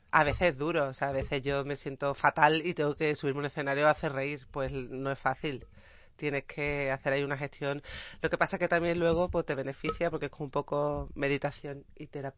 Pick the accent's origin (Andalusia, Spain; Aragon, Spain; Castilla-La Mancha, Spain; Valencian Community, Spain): Andalusia, Spain; Seville; me pasa nada más decir que soy de Sevilla, cuando encima añado que soy cómica, pues imagínate. O sea, andaluza y cómica.